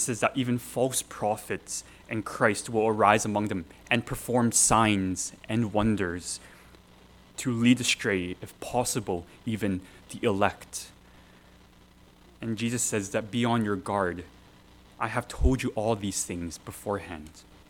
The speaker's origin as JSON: {"language": "English", "town": "Toronto", "region": "Ontario", "country": "Canada", "tie": "born or raised there", "said": "In the church I grew up in Toronto"}